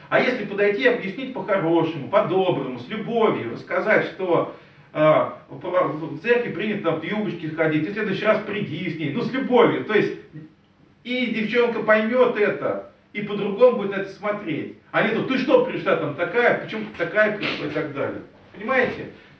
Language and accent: Russian; Belarus; мы из Беларуси можем смотреть и видеть все проблемы.